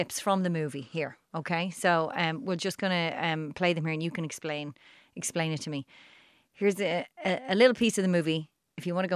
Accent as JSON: {"language": "English", "town": "Baldoyle", "region": "Leinster", "country": "Ireland", "tie": "born or raised there", "said": "I grew up in Baldoyle, so we had Mr. Snowy."}